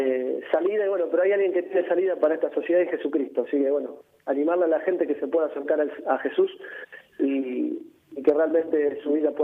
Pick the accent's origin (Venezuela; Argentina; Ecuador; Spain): Argentina; San Nicolás de los Arroyos, Buenos Aires Province; Yo soy de la ciudad de San Nicolás de los Arroyos.